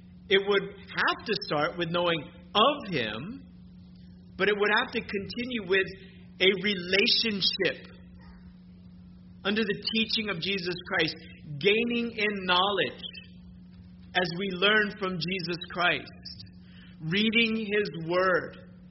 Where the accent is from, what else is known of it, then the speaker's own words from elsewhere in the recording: Hawaii, United States; because I was from Hawaii